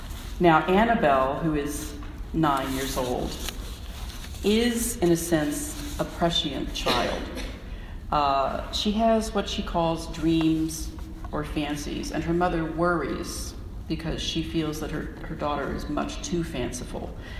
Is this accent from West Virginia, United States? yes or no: yes; Buchanan, West Virginia, United States; This is very much a West Virginia story because Quiet Dell still exists near my hometown, Buchanan.